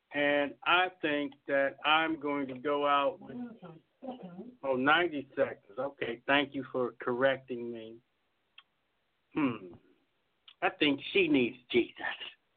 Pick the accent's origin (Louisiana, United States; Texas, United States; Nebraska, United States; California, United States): Texas, United States; we're really not from Arkansas. We're from Texas.